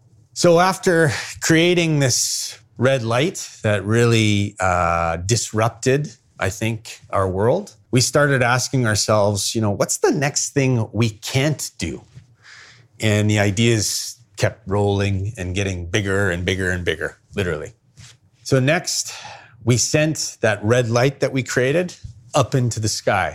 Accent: Winnipeg, Manitoba, Canada; born there; Recall, I was born in Winnipeg.

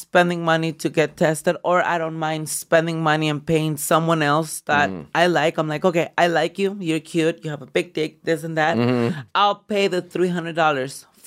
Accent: United States; No, no, no. I grew up here in the United States.

